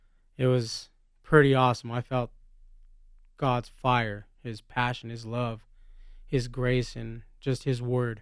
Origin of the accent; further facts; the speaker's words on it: Denver, Colorado, United States; born there; Well, I was born in Denver, in the Five Points area of the east side.